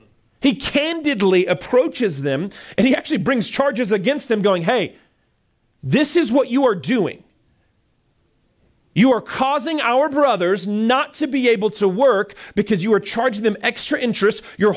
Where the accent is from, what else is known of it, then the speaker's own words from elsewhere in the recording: the South, United States; I grew up in the South, and we're the worst at this.